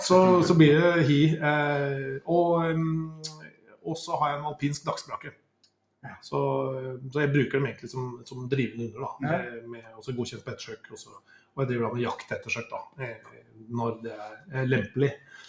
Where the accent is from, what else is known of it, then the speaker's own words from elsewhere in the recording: Oslo, Norway; Ja, og jeg er født i Oslo, født og oppvokst i Oslo, så jeg måtte liksom tilegne meg dette på egen hånd.